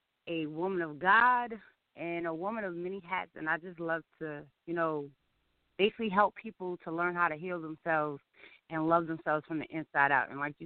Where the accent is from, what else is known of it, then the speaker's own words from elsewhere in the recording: Cross, South Carolina, United States; now in New York, United States; Well, as she says, I live in upstate New York. I am originally from Cross, South Carolina.